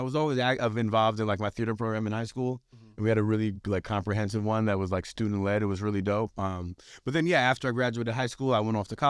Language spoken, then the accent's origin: English; Vancouver, British Columbia, Canada; Vancouver, Canada.